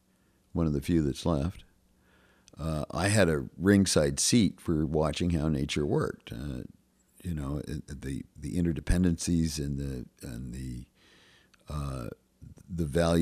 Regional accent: Wyoming, United States; I was raised with very... I mean, I'm from Wyoming, you know. I was raised in a political family, which was a very conservative Republican family.

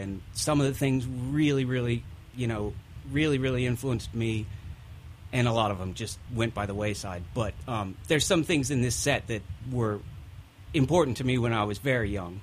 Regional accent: Indianapolis, Indiana, United States; also born or lived in Fort Wayne; now in Richmond, United States; Yes, I grew up in Indiana. I spent most of my young life in Indianapolis. I was in Fort Wayne, Indiana for a couple of years. So Indiana was my home. Virginia is my home.

